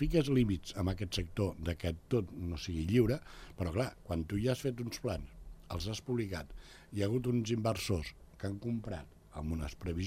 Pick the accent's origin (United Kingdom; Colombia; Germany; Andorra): Andorra; Ordino; Jo soc d'Ordino i aquestes coses també ens estan tocant